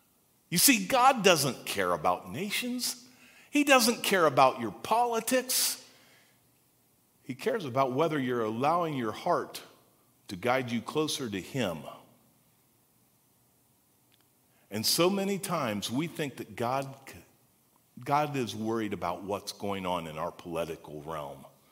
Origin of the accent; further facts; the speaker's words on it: Sabina, Ohio, United States; I grew up in Sabina, just down the road.